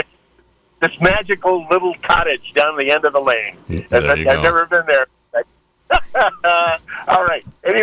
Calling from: Ukiah, California, United States; I'm from Ukiah. I'm actually one of the poet laureate emeritus of Ukiah. And I'm bilingual

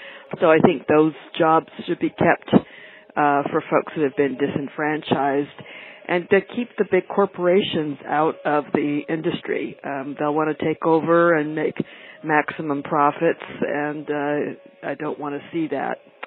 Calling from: San Francisco, California, United States; I'm calling from San Francisco.

